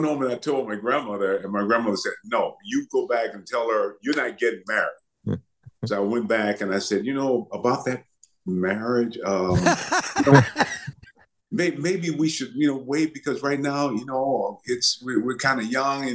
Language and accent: English; Benton Harbor, Michigan, United States; Well, first of all, I was from Benton Harbor, as you mentioned. And in Benton Harbor, it was very segregated.